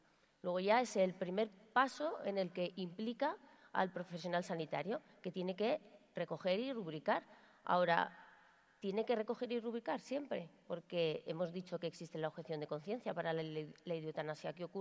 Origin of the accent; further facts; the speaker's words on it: Madrid, Community of Madrid, Spain; Os hemos traído los de Madrid, que nosotros somos de Madrid